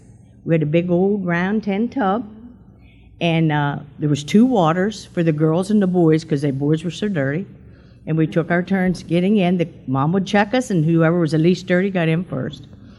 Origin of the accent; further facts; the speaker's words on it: Bristol, Pennsylvania, United States; also born or lived in Monument; I was born in Monument, but my grandparents took me to Bucks County to raise me, and I was there for 12 years. I was raised in Bucks County in Bristol, and right across from Minnesota Mining.